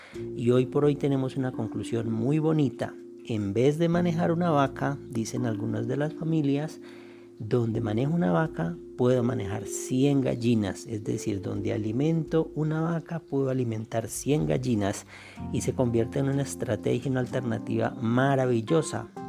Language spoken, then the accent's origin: Spanish; Tolima, Colombia; soy un campesino del Tolima que desde hace unos 24 años, ya casi 25 años, empezó a trabajar con gallinas